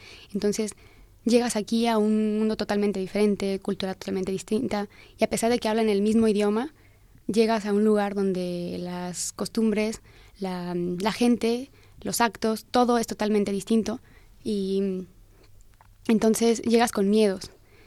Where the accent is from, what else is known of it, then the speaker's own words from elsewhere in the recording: Mexico; todo lo que hagamos estando aquí o fuera del país nos representa como mexicanos